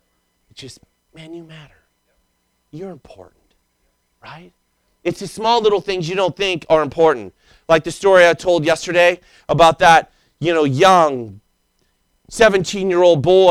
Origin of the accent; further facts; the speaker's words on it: Idaho, United States; And, you know, I grew up in Idaho, and so we camped out a lot, and we had fires.